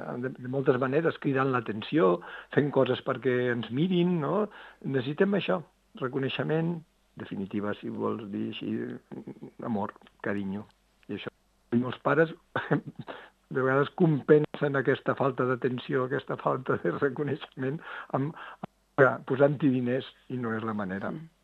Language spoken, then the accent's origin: Catalan; Tivissa, Catalonia, Spain; per mi ha estat molt content poder estar aquí per les meves terres, que jo soc de Tivissa.